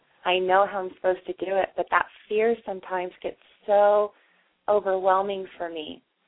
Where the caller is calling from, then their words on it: Colorado Springs, Colorado, United States; I'm in Colorado Springs.